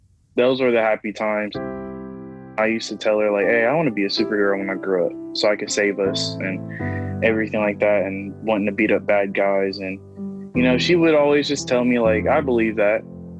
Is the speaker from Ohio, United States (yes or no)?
yes; Columbus, Ohio, United States; I'm 18, and I'm from Columbus, Ohio.